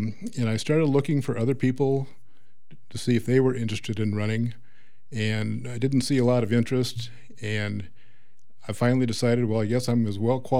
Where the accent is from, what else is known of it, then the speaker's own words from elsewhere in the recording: Wisconsin, United States; Well, I was raised in Vernon County, 4 miles outside of town on Highway 56. Went to Viroqua area schools.